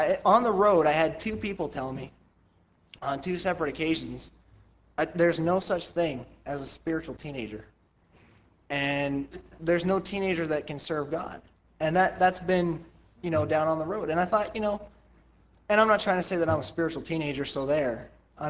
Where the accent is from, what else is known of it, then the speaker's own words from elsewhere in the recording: Canada; but I am a Canadian, and I'm proud to be one.